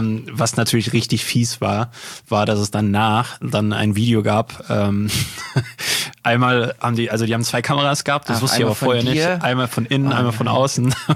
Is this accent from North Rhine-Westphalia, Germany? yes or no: yes; Unna, North Rhine-Westphalia, Germany; hier über das Stadtfest in Unna aus meiner Heimatstadt